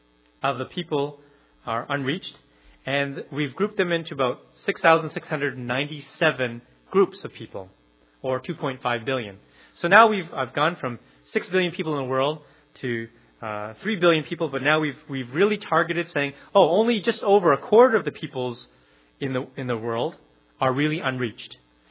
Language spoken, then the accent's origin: English; Calgary, Alberta, Canada; when I was growing up in Calgary